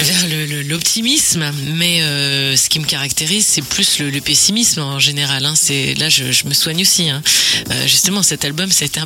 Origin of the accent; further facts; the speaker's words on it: Saint-Renan, Brittany, France; born there; also born or lived in Auvergne; Non, moi, je suis né à Saint-Renan, moi.